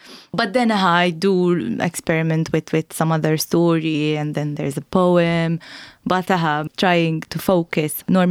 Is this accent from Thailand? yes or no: no; Malta; first language Maltese; English is a second language; So I wanted to write in Maltese because that's my mother tongue and I feel most confident writing in Maltese.